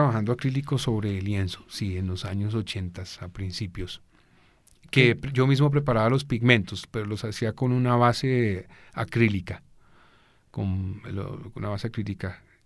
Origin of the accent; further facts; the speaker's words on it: Bogotá, Colombia; also born or lived in California, United States / Berlin, Germany; yo soy bogotano. Tuve una infancia privilegiada porque la tuve al lado del mar, en California. Y pues de resto sí me una formación más bien acá en Bogotá.